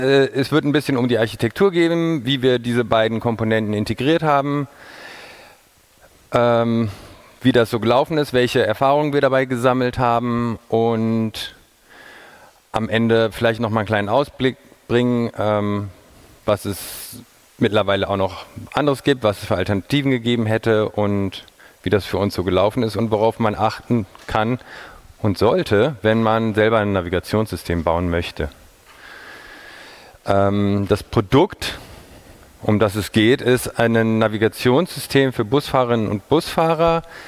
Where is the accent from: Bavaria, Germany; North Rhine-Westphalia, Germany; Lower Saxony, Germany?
Lower Saxony, Germany; Göttingen; hier in Göttingen, meiner Heimatstadt